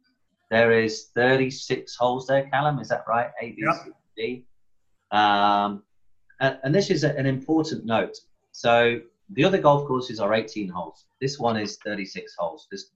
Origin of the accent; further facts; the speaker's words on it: Stoke-on-Trent, West Midlands, United Kingdom; now in Thailand; I'm from Stoke-on-Trent in England. I've never had a caddy in my life before I came to Thailand.